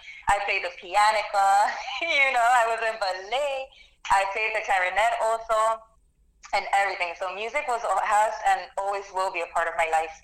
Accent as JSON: {"language": "English", "town": "Miami", "region": "Florida", "country": "United States", "tie": "born there", "said": "So I was born in Miami, Florida, and both of my parents are from Nicaragua."}